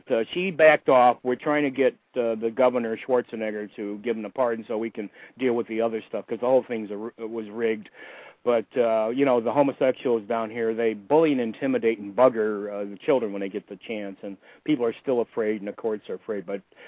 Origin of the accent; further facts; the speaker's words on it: Illinois, United States; I grew up in Illinois politics. I knew of people who survived the mafia.